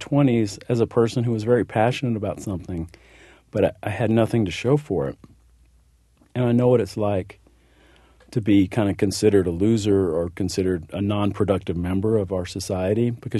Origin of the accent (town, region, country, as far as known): Texas, United States; born or raised there